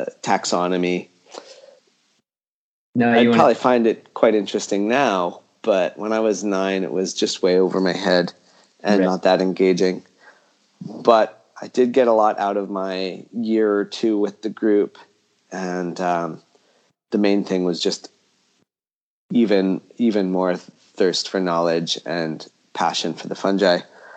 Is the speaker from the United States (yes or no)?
yes; Arcata, California, United States; I grew up in the Coast Redwood ecosystem in Northern California. And the house where I grew up was right next to the community forest in Arcata